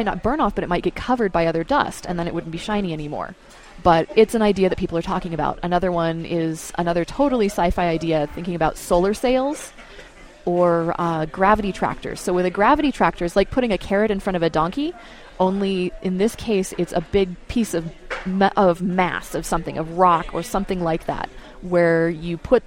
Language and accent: English; West Coast, United States; so I grew up on the West Coast